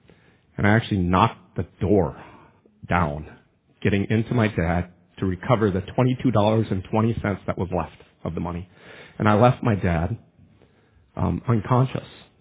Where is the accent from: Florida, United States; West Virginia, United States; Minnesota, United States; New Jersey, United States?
Minnesota, United States; I grew up on Highway 26 between 135 and Highway 169, not far from here. And I went to Tower Sedan High School, graduated there, but way back in 1985.